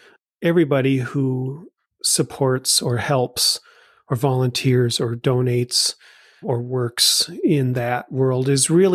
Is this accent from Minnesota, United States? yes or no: yes; Minneapolis, Minnesota, United States; I grew up in Minneapolis, went to school here, lived here most of my life.